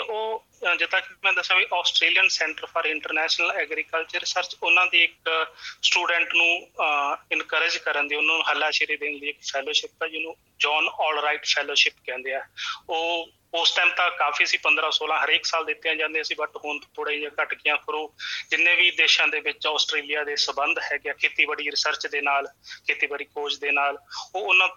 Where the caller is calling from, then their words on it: Punjab, India; ਮੈਂ ਪੰਜਾਬ ਤੋਂ ਬੋਲ ਰਿਹਾ ਹਾਂ ਸਰ।